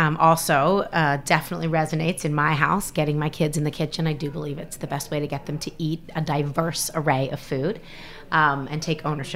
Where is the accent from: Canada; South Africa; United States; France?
Canada; Toronto, Ontario; I was born and raised in Canada, in Toronto, Ontario.